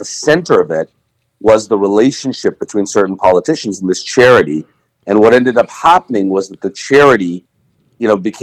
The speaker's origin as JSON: {"language": "English", "country": "Canada", "lives_now": "New York, United States", "said": "So I'm a Canadian originally, but I actually live in the U.S. right now."}